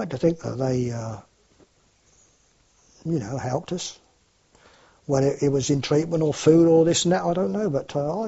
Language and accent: English; United Kingdom; And of course, being British, everybody was happy to see them